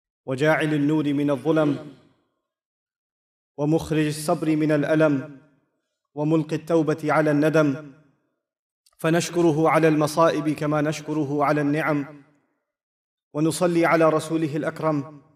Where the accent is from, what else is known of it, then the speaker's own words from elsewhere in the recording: United States; I'm visiting here from the United States.